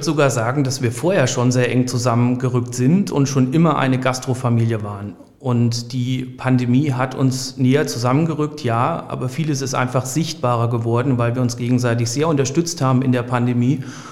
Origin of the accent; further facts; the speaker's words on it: Fulda, Hesse, Germany; Also Fulda und die Rhön ist meine Heimat, meine private Heimat und auch meine berufliche Heimat. Ich bin dort sehr gerne